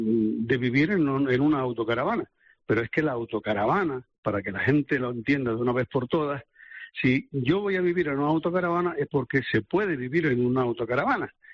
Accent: Los Cristianos, Canary Islands, Spain; born there; Soy nacido en Los Cristianos y jugué en el Marino, además.

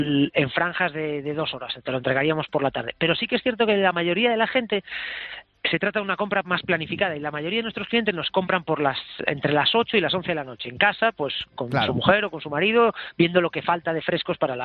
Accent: Malaga, Andalusia, Spain; Yo soy de Málaga.

